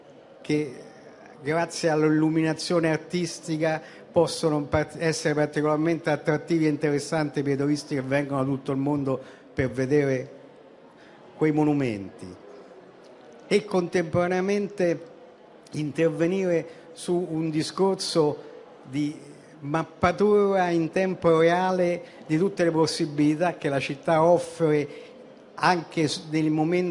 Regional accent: Rome, Lazio, Italy; essendo romani, la città di Roma

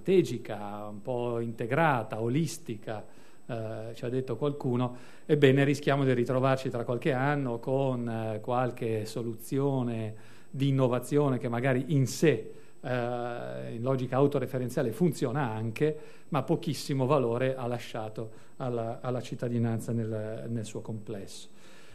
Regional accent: Genoa, Liguria, Italy; E io lì, da genovese, ho detto

